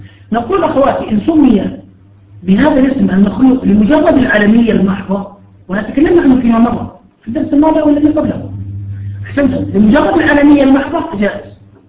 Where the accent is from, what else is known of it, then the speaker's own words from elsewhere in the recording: Jordan; عندنا في بلاد الشام في الأردن